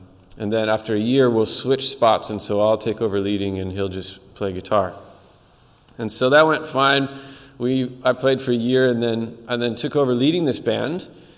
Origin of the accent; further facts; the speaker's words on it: Seattle, Washington, United States; My wife and I came from Seattle. We both grew up in non-denominational churches, and then when we first moved up here 4 years ago